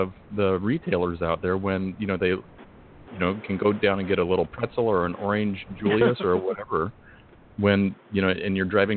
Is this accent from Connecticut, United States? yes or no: no; Oregon, United States; back where I grew up in Oregon, we had what was called Meyer and Frank.